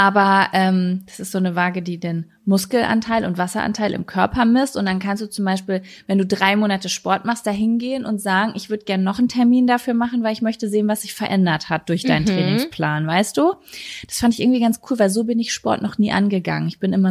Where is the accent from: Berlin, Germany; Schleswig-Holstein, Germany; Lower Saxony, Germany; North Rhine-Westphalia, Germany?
North Rhine-Westphalia, Germany; also born or lived in Cologne; ich ziehe jetzt zurück in so meine Heimatregion, obwohl ich immer ausfliegen wollte nach über 10 Jahren oder 12 Jahren, wenn man jetzt Köln auch noch mit einberechnet